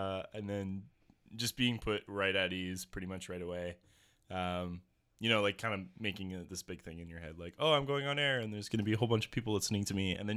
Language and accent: English; Ontario, Canada; I'm from Ontario. My brother moved out here when I was pretty young